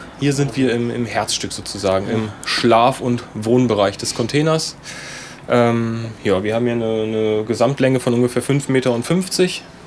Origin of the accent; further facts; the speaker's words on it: Germany; born there; now in Hannover, Germany; Ich bin 30 Jahre alt. Ich komme gebürtig aus dem Harz und wohne jetzt seit ungefähr 7 Jahren hier in Hannover.